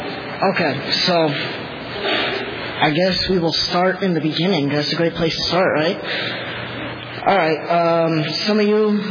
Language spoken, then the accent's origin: English; Sylmar, California, United States; also born or lived in Santa Clarita; I was raised in Sylmar, California, which is the north city of the San Fernando Valley. And in about junior high, we moved to basically the suburbs of Los Angeles. We moved to the northern city of Santa Clarita.